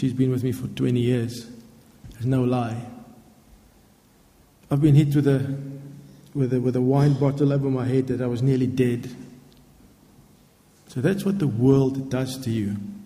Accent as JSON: {"language": "English", "town": "Boksburg", "region": "Gauteng", "country": "South Africa", "tie": "born there", "said": "I was born in South Africa. It was a little town or town, big town now called Boksburg."}